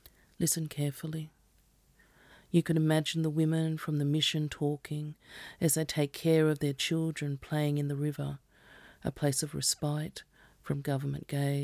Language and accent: English; Blue Mountains, New South Wales, Australia; I grew up in the Blue Mountains.